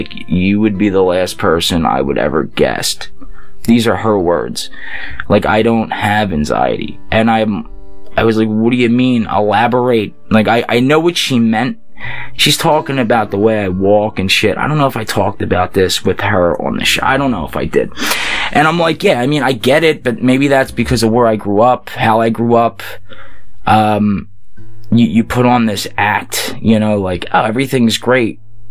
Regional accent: Philadelphia, Pennsylvania, United States; because I grew up in Philly, and I guess it's also ADD coming out of me.

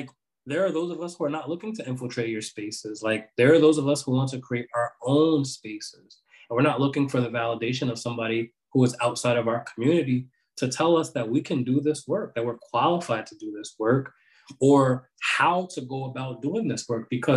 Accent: New York, United States; moved away; So I grew up in New York. I'm not there currently

